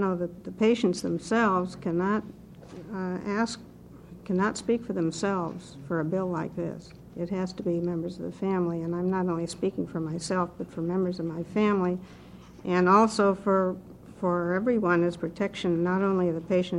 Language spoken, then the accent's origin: English; Beaverton, Oregon, United States; from Beaverton, Washington County.